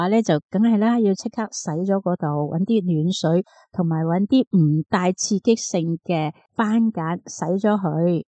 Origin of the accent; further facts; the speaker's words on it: China; 仲有我哋中国人成日食嘅蒸鱼要落嘅。